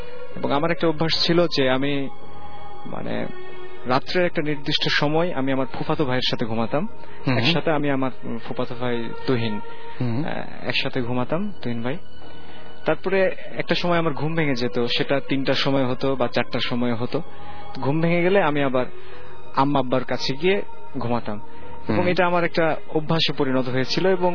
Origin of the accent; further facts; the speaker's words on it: Rohanpur, Rajshahi Division, Bangladesh; now in Dhaka, Bangladesh; আমার গ্রামের বাড়ি হচ্ছে চাঁপাইনবাবগঞ্জ জেলার রহনপুর গ্রামে।